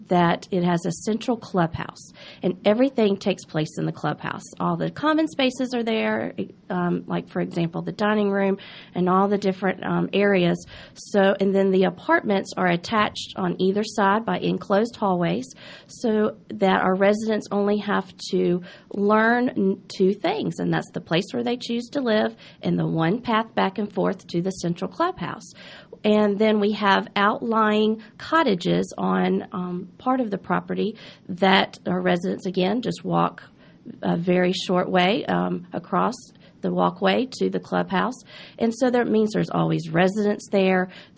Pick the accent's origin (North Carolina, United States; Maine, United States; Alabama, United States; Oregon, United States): North Carolina, United States; Charlotte; I am from Charlotte, North Carolina, outside of Charlotte.